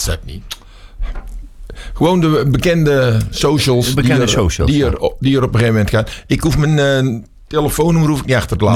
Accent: Woudrichem, North Brabant, Netherlands; De videoclip is in mijn eigen geboorteplaats opgenomen. Ik kom uit Woudrichem vandaan.

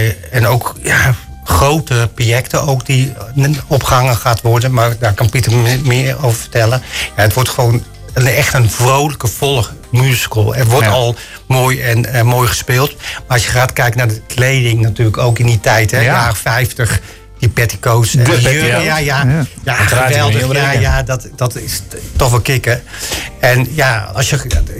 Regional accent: North Brabant, Netherlands; We komen uit Brabant, dus dat is op zich niet zo erg. Maar het moet wel kloppen, de uitspraak.

